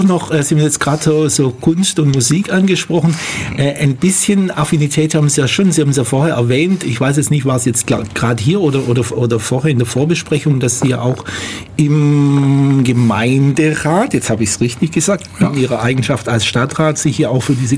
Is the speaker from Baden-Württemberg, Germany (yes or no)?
yes; Ulm, Baden-Württemberg, Germany; born there; bin ich in Ulm geboren, aber immerhin in Herrlingen ist ja nicht so weit.